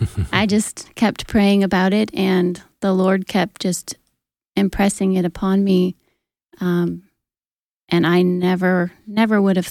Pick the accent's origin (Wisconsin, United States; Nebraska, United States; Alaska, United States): Alaska, United States; born or raised there